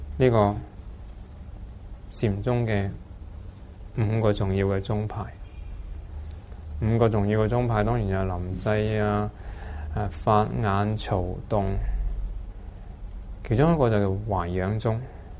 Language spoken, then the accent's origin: Cantonese; Guangdong, China; 即是我们广东人。